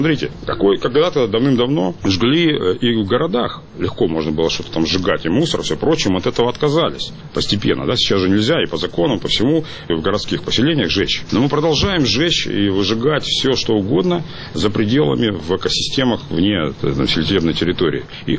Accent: Far East, Russia; я вырос на Дальнем Востоке, отец был военным

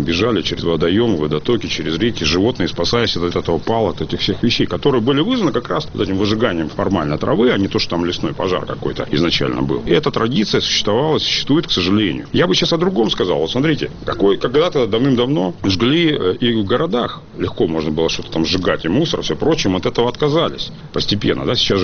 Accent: Far East, Russia; я вырос на Дальнем Востоке, отец был военным

